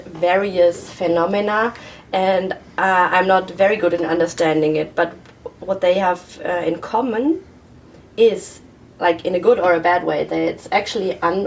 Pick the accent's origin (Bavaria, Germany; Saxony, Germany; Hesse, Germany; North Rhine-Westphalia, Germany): Hesse, Germany; Frankfurt; I'm from Frankfurt, and it's the same sound.